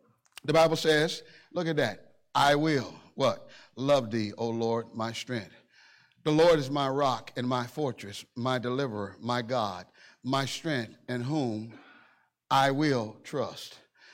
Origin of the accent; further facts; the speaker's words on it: Chicago, Illinois, United States; I'm just old country boy. I'm from Chicago by way of Mississippi. All my folks are from down south, but they had me born up north.